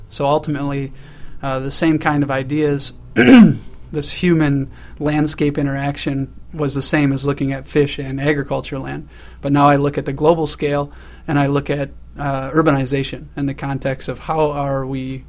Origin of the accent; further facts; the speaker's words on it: Wisconsin, United States; Organic Valley is in my hometown or that region. That's the Kickapoo Valley in Wisconsin.